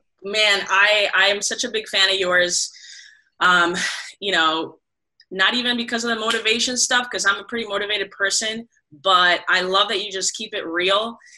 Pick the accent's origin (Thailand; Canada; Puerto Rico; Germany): Puerto Rico; now in Miami, United States; So I'm in Miami, Florida, born and raised in Puerto Rico.